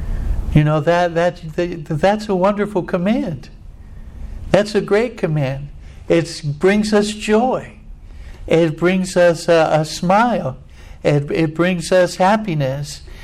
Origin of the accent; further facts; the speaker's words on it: Scotland, United Kingdom; I'm Scottish.